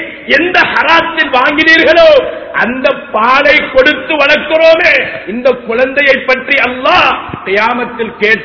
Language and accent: Tamil; Eastern Province, Sri Lanka; நான் ஈஸ்டர்ன சேர்ந்தவன், கிழக்கை சேர்ந்தவன்.